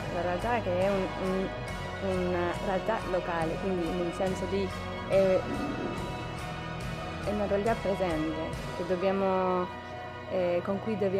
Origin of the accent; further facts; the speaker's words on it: Mexico; now in United States; come messicana negli Stati Uniti la migrazione è forse la cosa che è più presente nella mia vita